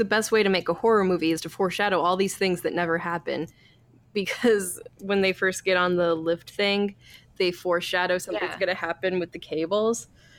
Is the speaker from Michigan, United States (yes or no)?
yes; Michigan, United States; Because I grew up in Michigan and my where I was from was in like the very like edge of Tornado Alley.